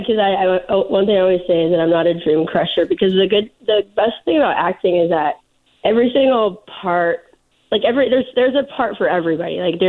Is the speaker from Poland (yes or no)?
no; Arizona, United States; I grew up in Arizona, like you said earlier